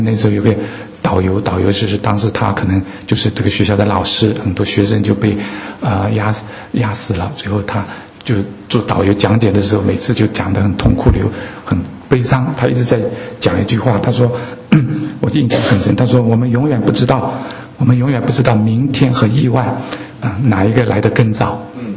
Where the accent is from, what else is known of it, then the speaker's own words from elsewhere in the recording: China; 因为我们小时候在初中的时候，好像在国家中国大陆提倡一个口号